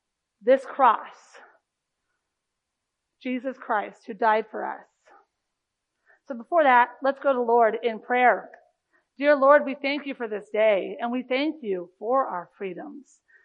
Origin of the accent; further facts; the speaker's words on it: United States; I grew up here in America, and when you grow up here in America